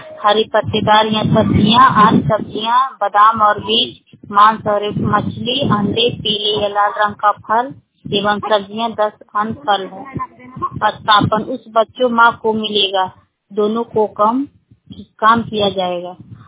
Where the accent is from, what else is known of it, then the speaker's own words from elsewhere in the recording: Tarauni, Bihar, India; सभी को नमस्ते … तरौनी ननौरा पंचायत के रहने वाली हूँ।